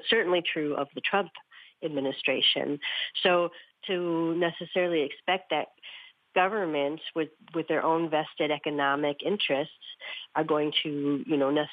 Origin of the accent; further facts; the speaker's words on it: Illinois, United States; I'm from Illinois. I go back home, talk to my family